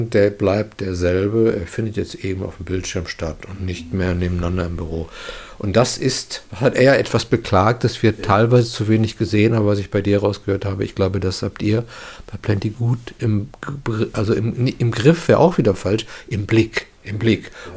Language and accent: German; North Rhine-Westphalia, Germany; so sagt man es im Ruhrgebiet, wo ich herkomme